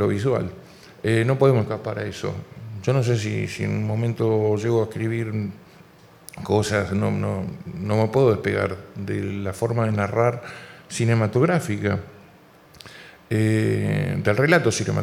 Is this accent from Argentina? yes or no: yes; Rosario, Santa Fe, Argentina; soy de Rosario